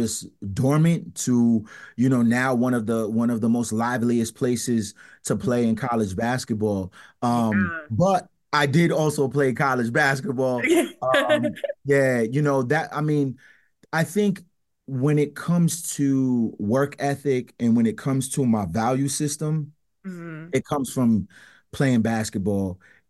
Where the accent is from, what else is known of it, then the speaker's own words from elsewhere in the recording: Providence, Rhode Island, United States; Yeah, born and raised in Providence